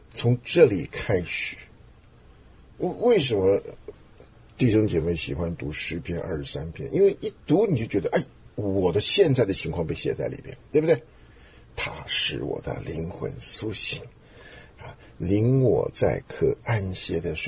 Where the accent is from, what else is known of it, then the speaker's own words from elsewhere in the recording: Taiwan; 我们在台湾来的啊，甚至香港来，香港来的比台湾稍微好一点。台湾是绝对不鼓励你随便发言的，所以我们在上小学的时候